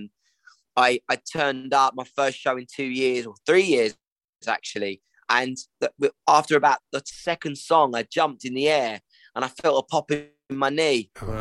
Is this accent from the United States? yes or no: no; United Kingdom; some of the snacks that we as British people eat is horrendous